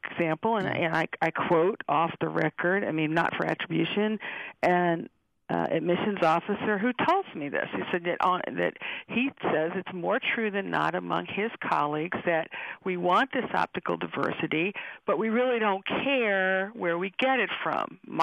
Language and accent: English; Alabama, United States; I'm from Alabama originally in the South.